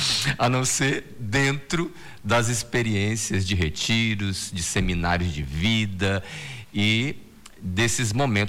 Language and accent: Portuguese; São Paulo, Brazil; de voltar ao mesmo lugar de onde eu vim, que foi do interior de São Paulo, né?